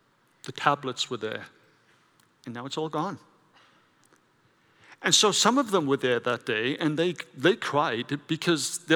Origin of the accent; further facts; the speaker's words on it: Wales, United Kingdom; I grew up in Wales with the Welsh Revival.